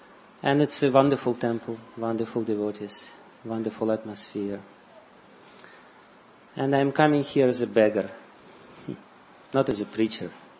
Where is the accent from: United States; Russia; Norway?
Russia; English is a second language; Because I'm from Russia